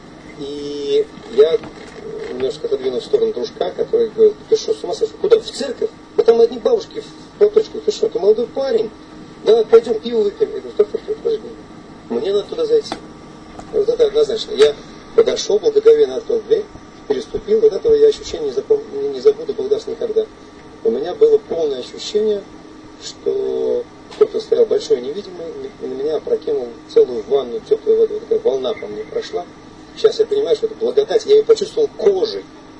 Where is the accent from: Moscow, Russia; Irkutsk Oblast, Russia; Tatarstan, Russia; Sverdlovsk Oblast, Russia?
Moscow, Russia; Я сам родился и вырос в Москве.